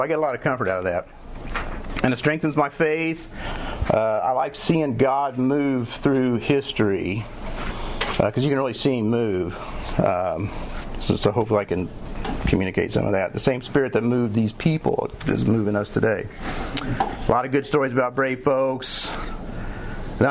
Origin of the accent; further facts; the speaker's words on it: Missouri, United States; And another thing too, whenever we're from Missouri, and anytime you go to a park or anything that has a cave in it, they're going to say Jesse James and his gang stayed here.